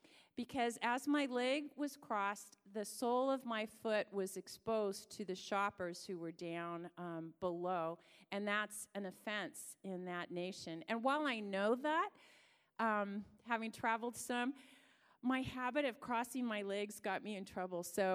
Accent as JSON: {"language": "English", "town": "Seattle", "region": "Washington", "country": "United States", "said": "You know, I'm from Seattle. We don't do that."}